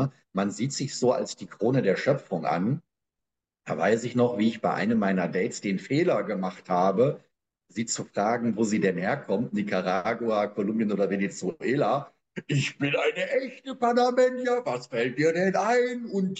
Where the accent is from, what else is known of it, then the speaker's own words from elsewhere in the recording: West Germany, Germany; wenn ich so an die 90er Jahre zurückdenke, da hat man insbesondere als Westdeutscher über die osteuropäischen Staaten auch eher verächtlich gesprochen